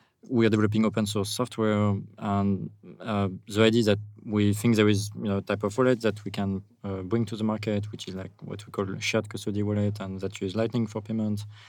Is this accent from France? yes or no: yes; France; English is a second language; moved away as an adult; also born or lived in United States; now in El Zonte, El Salvador; Hi, so you will guess with my accent, I'm a French guy. I have lived a couple of years in the US, and I've become a nomad last year